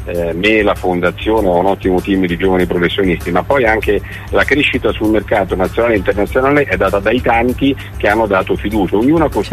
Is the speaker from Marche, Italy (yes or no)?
yes; Macerata, Marche, Italy; born there; now in Porto San Giorgio, Italy; Porto San Giorgio, provincia di Fermo, dove ho lo studio legale, dove vivo, ma sono nato a Macerata, gli studi a Macerata, mia moglie a Pollenza, quindi insomma mi divido tra la provincia di Macerata e quella di Fermo